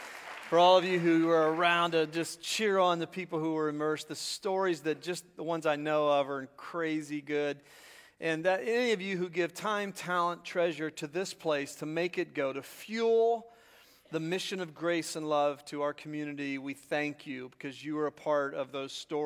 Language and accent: English; Zanesville, Ohio, United States; born there; I was born in 1961 in Zanesville, Ohio, to the really hardworking people